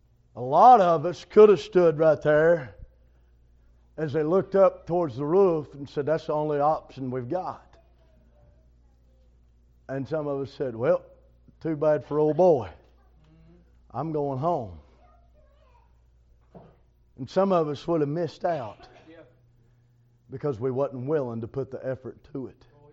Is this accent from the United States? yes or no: yes; Tennessee, United States; now in North Carolina, United States; I'm from Tennessee. We've been over here since last July, a little over a year. We moved over here.